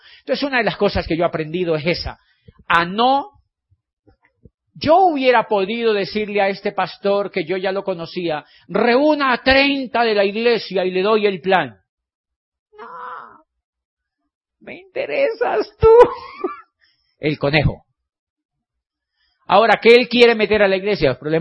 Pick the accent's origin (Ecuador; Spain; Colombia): Colombia; Y me dijo, ¿de dónde eres? Yo le dije, yo soy de Colombia.